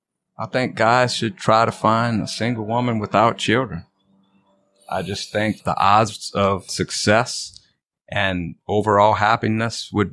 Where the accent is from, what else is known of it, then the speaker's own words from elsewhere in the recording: Donaldsonville, Louisiana, United States; I'm from the dirty south, Donaldsonville, Louisiana, is where I was raised.